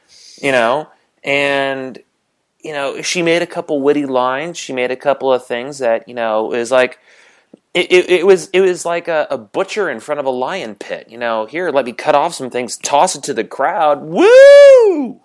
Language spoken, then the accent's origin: English; Indiana, United States; and obviously I'm biased because I'm from Indiana. I love my governor